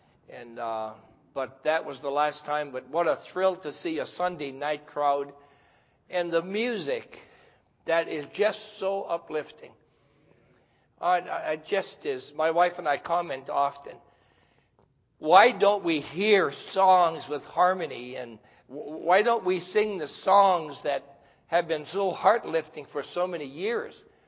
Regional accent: Michigan, United States; You will detect instantly I'm not from Tennessee. We lived in the tip of northern Michigan, 600 miles north of Detroit.

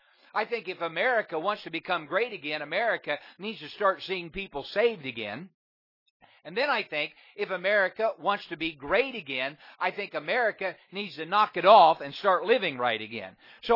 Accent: United States; I'm proud to be an American. I thank God I'm American.

